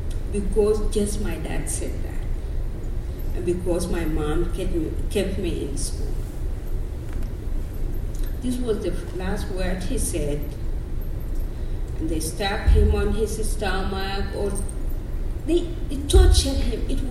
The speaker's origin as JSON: {"language": "English", "country": "South Sudan", "said": "Because I'm from Sudan, from South Sudan."}